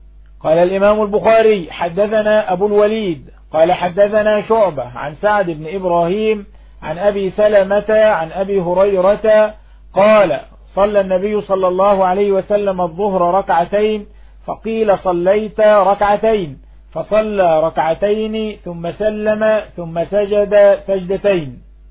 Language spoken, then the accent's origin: Arabic; Egypt; وهذا يحصل عندنا في مصر في مساجد كثيرة.